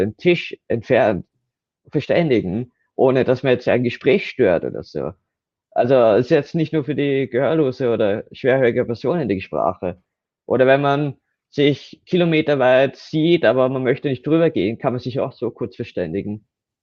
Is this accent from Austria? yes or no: yes; Austria; für mich als Österreicher